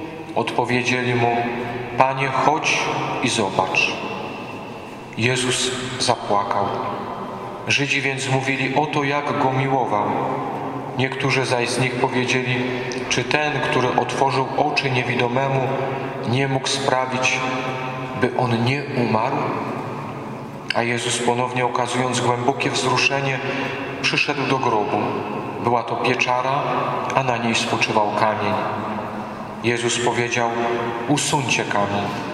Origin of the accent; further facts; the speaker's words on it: Lesser Poland, Poland; Ja, moi drodzy, urodziłem się w górach. Tereny Podhala, także Tatry, miałem cały czas w pakiecie. Wzrastałem pod trzema koronami, a obecnie pracuję w najdłuższej wiosce Polski, w Zawoi